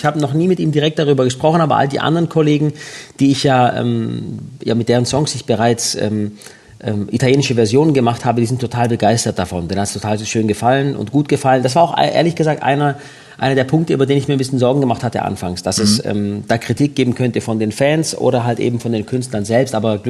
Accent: Baden-Württemberg, Germany; accent: Swabian; ich schwätze gut Schwäbisch. Ich habe es nur ein bisschen abgewöhnt, gell?

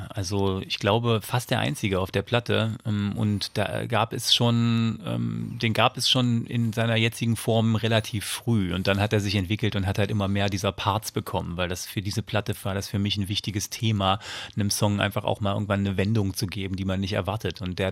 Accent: Saxony-Anhalt, Germany; Ich komme ja aus Sachsen-Anhalt, aber lustigerweise fühle ich mich mittlerweile fast, als käme ich aus Brandenburg.

